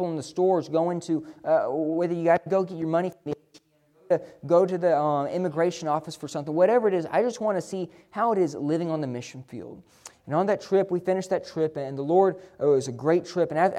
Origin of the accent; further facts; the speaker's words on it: Florida, United States; now in New York, United States; I'm thankful for the pastor that I had growing up in Florida, for the pastor I had here in New York